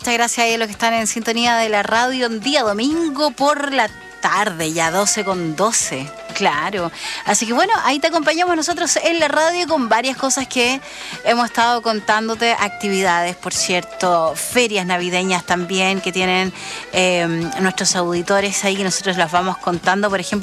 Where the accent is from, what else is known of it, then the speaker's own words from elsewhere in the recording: Chile; uno como chileno dice, claro, nosotros hablamos español y además hablamos chileno. No, pero bueno, usted sabe, chileno es como un dialecto casi.